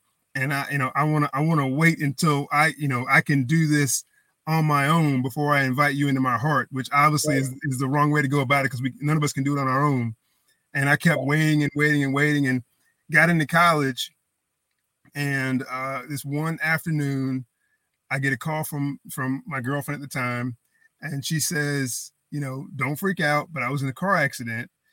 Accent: Greenville, North Carolina, United States; I grew up in Greenville for the most part. Always loved the Pirates. You know, got to see the Peach Bowl game on television. My father went to East Carolina, so it was an easy choice.

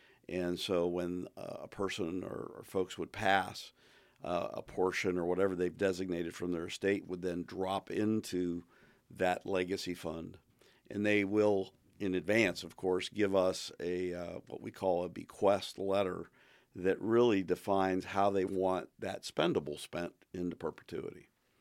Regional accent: Pennsylvania, United States; I came from Pennsylvania, and Dale Carnegie was one of the you know, the steel guys.

